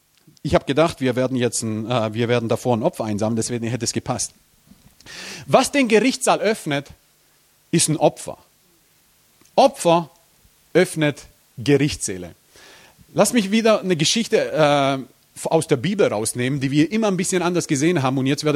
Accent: Croatia; Ich bin Kroate.

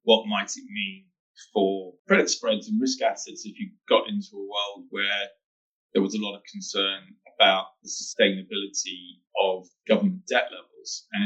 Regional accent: England, United Kingdom; I guess I can get away from saying that as an Englishman

